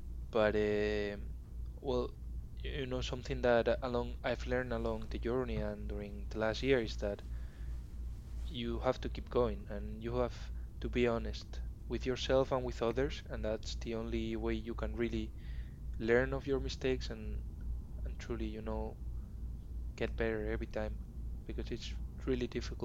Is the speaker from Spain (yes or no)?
yes; Madrid, Community of Madrid, Spain; English is a second language; I am from Madrid in Spain. I am a 21-year-old guy